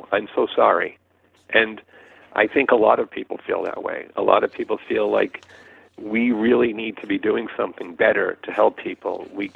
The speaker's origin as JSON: {"language": "English", "country": "United States", "said": "I didn't do it, but, you know, I am an American."}